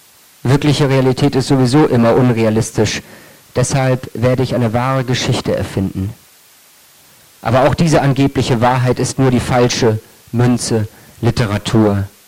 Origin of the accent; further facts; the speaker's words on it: Kiel, Schleswig-Holstein, Germany; ich komme aus Kiel.